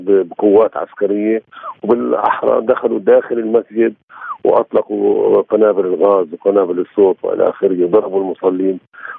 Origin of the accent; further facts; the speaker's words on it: Jerusalem, Palestine; للأسف أنا ما زلت أشعر بالخطر كمقدسي